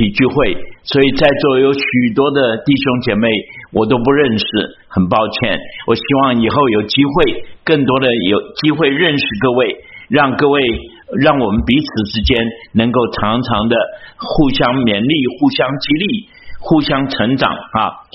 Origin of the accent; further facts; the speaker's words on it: Texas, United States; 特别我是从德州来的哈，德州的人就特别的傲慢哈